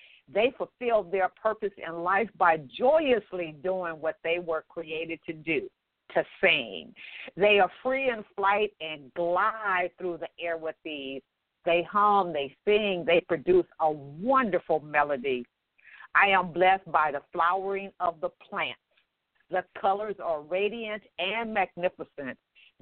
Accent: Los Angeles, California, United States; she's going to be sharing with us some of the programs that she has that's operating right there in my hometown, Los Angeles.

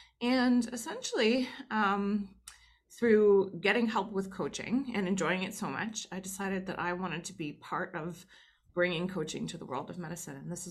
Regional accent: Canada; accent: Canadian; I'm Canadian, so sometimes people hear my supposed Canadian accent, which to me sounds pretty normal, but I drop an A every now and then.

